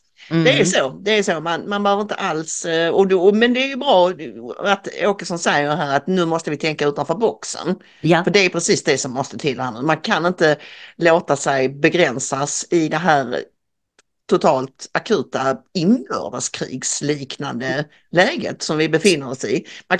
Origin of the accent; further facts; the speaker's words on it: Malmö, Skåne, Sweden; Och du frågade mig häromdagen om Malmö, min hemstad, hur jag känner för det.